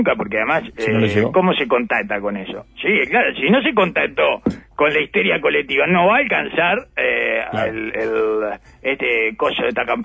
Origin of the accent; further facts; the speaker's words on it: Uruguay; siendo uruguayo, ¿no?